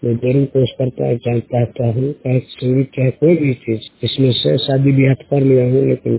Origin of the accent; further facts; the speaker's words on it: Chhattisgarh, India; मेरा जिला है जसपुर, तहसील मेरा बगीचा ग्राम रवनी, पंचायत मेरा रवनी है और 36 राज्य का रहने वाला हूँ।